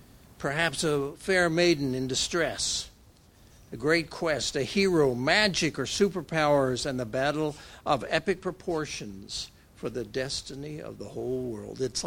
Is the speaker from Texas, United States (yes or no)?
yes; Texas, United States; Now, that didn't mean a whole lot to me growing up in the Texas Panhandle.